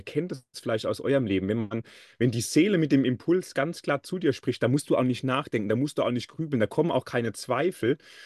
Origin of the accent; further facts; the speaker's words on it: Hesse, Germany; in meinen Lebensort, wo ich als Hesse 30 Jahre gelebt habe